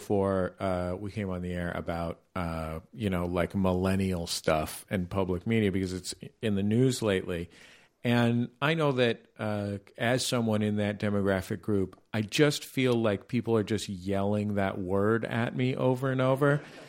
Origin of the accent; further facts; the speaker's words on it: West Coast, United States; and I didn't know a Puerto Rican American person until I was an adult. So I'm from the West